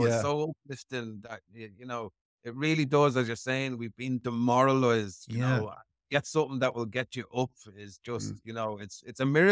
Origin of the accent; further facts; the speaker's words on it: Ireland; I'm just an Irishman trying to sort my country out.